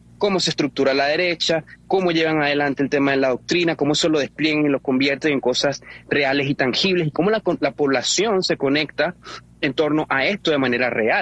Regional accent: Venezuela; now in Brazil; nuestro testimonio como venezolanos, y además que busco el testimonio de otros venezolanos que están aquí en Brasil

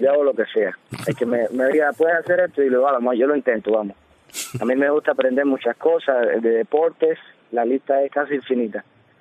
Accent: Cuba; a mí, que soy cubano, nadie me lo quita.

